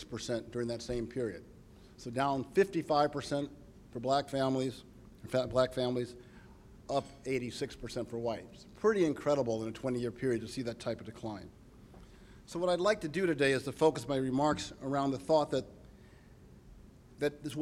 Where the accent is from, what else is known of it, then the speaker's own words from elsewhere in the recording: Chicago, Illinois, United States; More than twice as much as my hometown, Chicago, and New York.